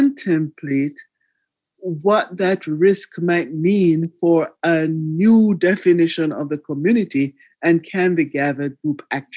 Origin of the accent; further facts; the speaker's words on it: Jamaica; and I'm from Jamaica.